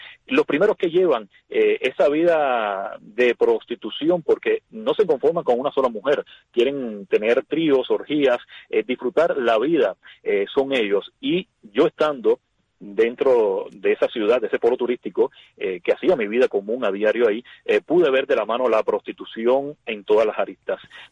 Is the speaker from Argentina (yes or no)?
no; Cuba; no existiría nada de eso dentro de mi Cuba, porque como cubanos somos emprendedores, somos luchadores, somos creativos.